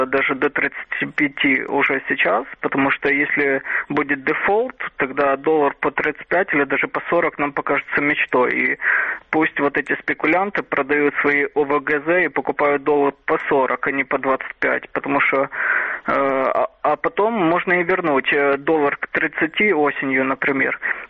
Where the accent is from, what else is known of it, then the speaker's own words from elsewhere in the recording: Odesa, Odesa Oblast, Ukraine; Здравствуйте